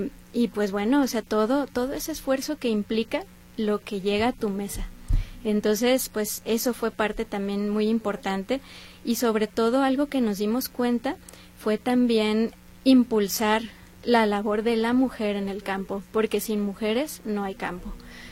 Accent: Zapopan, Jalisco, Mexico; Somos originarias, yo soy originaria de Zapopan, uh-huh.

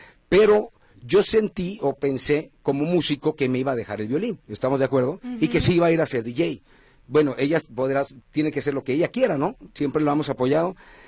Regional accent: Guadalajara, Jalisco, Mexico; para mí como músico tapatío

